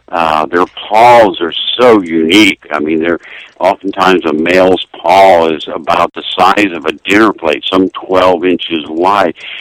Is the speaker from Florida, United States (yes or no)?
yes; Florida, United States; Well, when I grew up in Florida, there was less than a million people, and there were living on the north side of the Everglades as a child, you became one with nature.